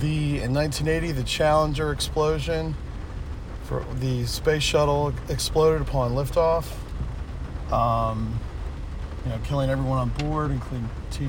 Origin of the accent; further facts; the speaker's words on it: Fort Belvoir, Virginia, United States; born there; I was born in Fort Belvoir, Virginia, on the Army base in 1968, May 1st.